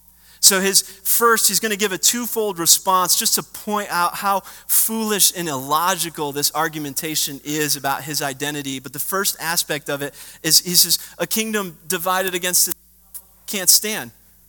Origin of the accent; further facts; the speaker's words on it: Michigan, United States; I grew up in the 90s as a pretty big basketball fan. Okay, I was growing up in Michigan.